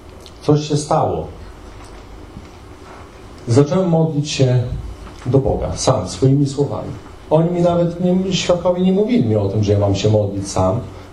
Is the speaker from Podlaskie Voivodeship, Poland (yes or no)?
yes; Białystok, Podlaskie Voivodeship, Poland; wychowywani byliśmy, wychowywaliśmy się z bratem na takiej dzielnicy w Białymstoku, takiej, można powiedzieć, patologicznej.